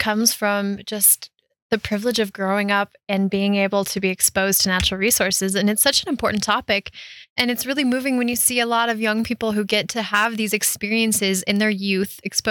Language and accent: English; Colorado, United States; I was able to go into the mountains. I grew up on the Front Range. I had a hiking spot that was 10 minutes from my house.